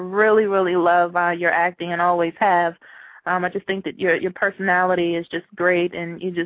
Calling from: Baltimore, Maryland, United States; I'm calling from Baltimore.

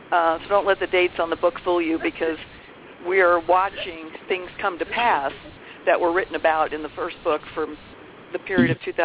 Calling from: Yucaipa, California, United States; I am in Yucaipa, California, which is a very small town in the foothills of the San Bernardino Mountains between L.A. and Palm Springs.

